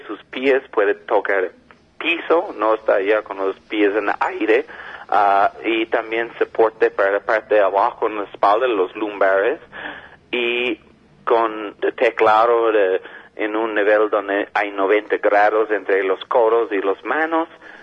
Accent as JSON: {"language": "Spanish", "country": "Canada", "lives_now": "Colombia", "said": "yo soy de Canadá, tenemos otro quiropráctico de Estados Unidos también."}